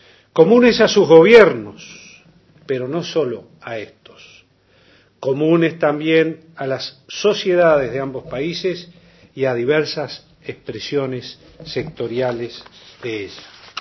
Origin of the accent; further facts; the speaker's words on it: Uruguay; como somos los uruguayos, un poco tímidos, pero créannos, cálidos y sinceros.